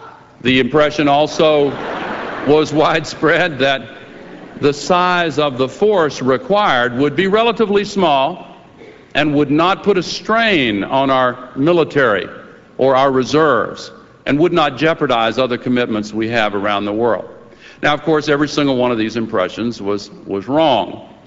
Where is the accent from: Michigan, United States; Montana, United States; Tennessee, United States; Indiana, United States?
Tennessee, United States; in my home state of Tennessee.